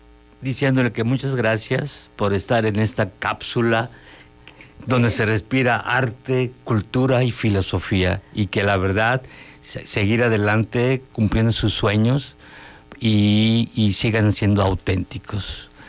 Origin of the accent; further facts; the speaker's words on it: Chiapas, Mexico; soy orgullosamente chiapaneco.